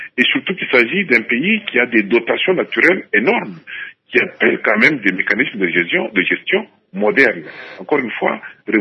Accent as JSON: {"language": "French", "country": "DR Congo", "said": "nous sommes nombreux de Congolais qui l'avons entendu, même dans la presse a été écrit."}